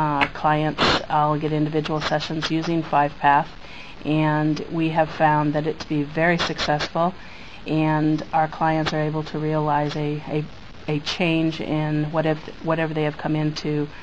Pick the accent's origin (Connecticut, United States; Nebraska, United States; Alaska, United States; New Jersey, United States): Nebraska, United States; Omaha; I'm from Omaha, Nebraska, and I have a practice in Lincoln, Nebraska, which is about 45 minutes from Omaha.